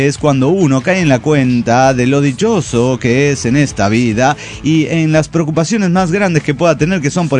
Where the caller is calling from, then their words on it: Tulancingo, Hidalgo, Mexico; Hola, amigos, soy el zapatista de Tulancingo Hidalgo.